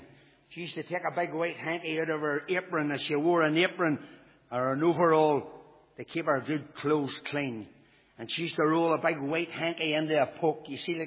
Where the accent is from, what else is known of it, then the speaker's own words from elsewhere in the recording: Ballynahinch, Northern Ireland, United Kingdom; born there; I was born in Ballinahinch, and I thought to be an Orange man and to be a Protestant was the most important thing that I would ever want to do or be.